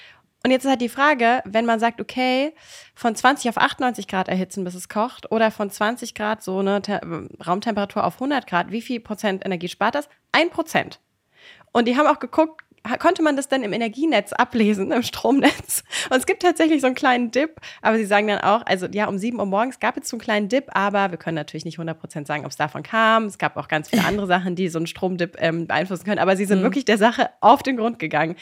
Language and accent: German; Germany; Als Deutsche müssen wir fragen, also sorry, werd mal nicht verrückt hier mit eurer Wasserkochtemperatur.